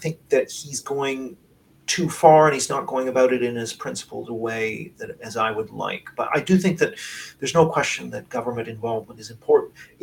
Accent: Canada; I'm from Canada originally

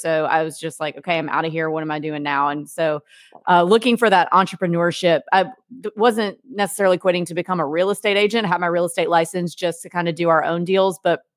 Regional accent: Mississippi, United States; I was familiar with it because I grew up in North Mississippi. So we went there growing up and then down here to Destin in the summertime.

